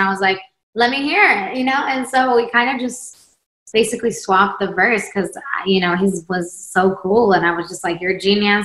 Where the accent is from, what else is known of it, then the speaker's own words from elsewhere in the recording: Sweden; now in United States; And then I'm from Sweden, came to America.